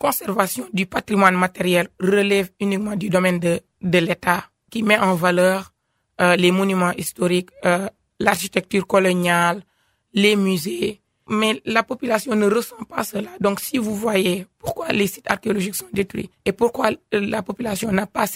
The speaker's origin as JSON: {"language": "French", "country": "Senegal", "said": "Alors que je suis même originaire de cette zone du Saloum."}